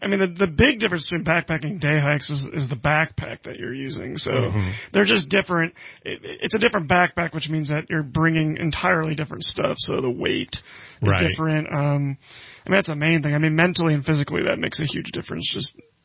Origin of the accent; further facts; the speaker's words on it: East Coast, United States; I did get poison ivy because I grew up in the East Coast.